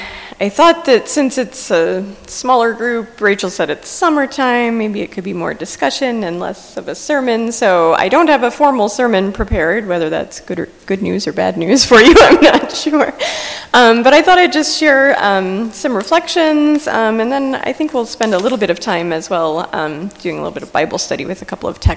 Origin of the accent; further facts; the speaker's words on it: Ohio, United States; I'm from Holmes County, Ohio, originally. I grew up in probably one of the least political families that I know, in a church that never talked politics